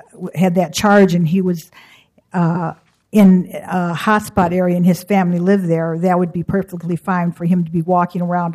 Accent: Detroit, Michigan, United States; now in Portland, United States; I feel Portland is not a large, large city. I come from Detroit.

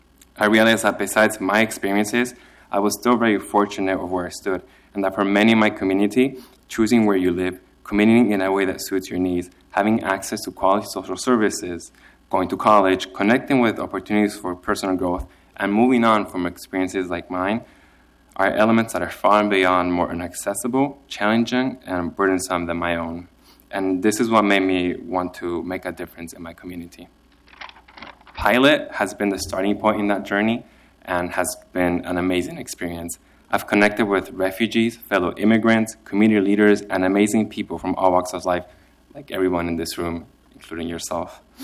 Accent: Santiago, Santiago Metropolitan Region, Chile; English is a second language; now in United States; I come from Santiago, Chile.

